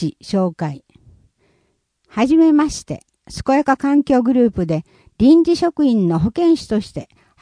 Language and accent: Japanese; Nagoya, Aichi, Japan; moved away as an adult; now in Hyogo, Japan; 私は名古屋出身で、大学の入学を機に兵庫に引っ越してまいりました。